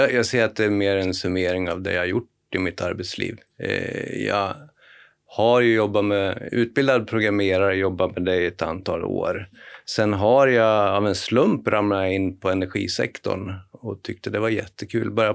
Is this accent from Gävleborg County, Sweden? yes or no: yes; Gävleborg County, Sweden; jag är en hälsing kan man väl säga.